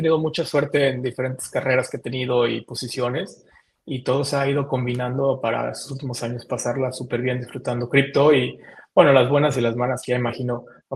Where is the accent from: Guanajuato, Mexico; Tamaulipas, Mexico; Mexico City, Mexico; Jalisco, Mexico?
Tamaulipas, Mexico; Matamoros; yo crecí en Matamoros y diario tenía una visa de estudiante para estudiar en Brownsville